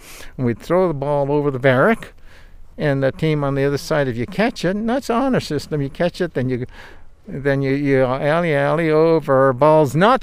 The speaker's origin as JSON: {"language": "English", "town": "Pomona", "region": "California", "country": "United States", "said": "And since we came from Pomona, we were just for"}